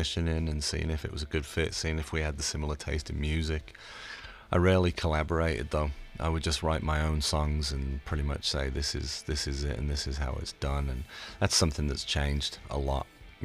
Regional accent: England, United Kingdom; I grew up in England as well, so the music scene was a little weirder to America

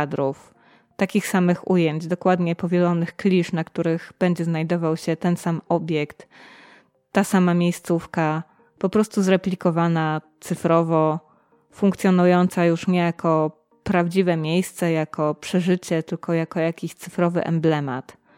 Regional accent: Poznań, Greater Poland Voivodeship, Poland; W takim mieście się urodziłam i wychowałam, choć było to w czasie, kiedy masowa turystyka miała zupełnie inne oblicze w Polsce i w Poznaniu, bo o tym mieście mowa.

